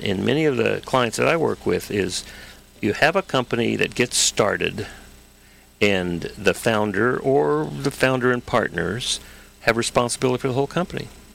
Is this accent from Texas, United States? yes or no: yes; Texas, United States; now in California, United States; I grew up in Texas. I know he will.